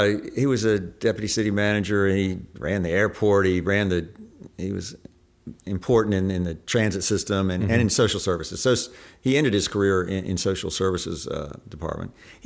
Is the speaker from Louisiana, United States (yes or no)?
no; Lynchburg, Virginia, United States; So, growing up in Lynchburg, it was an interesting time.